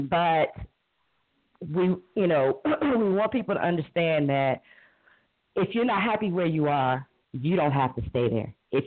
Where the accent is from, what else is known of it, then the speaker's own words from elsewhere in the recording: Cleveland, Ohio, United States; I was living, born and raised in Cleveland's 5th District. So this is my neighborhood.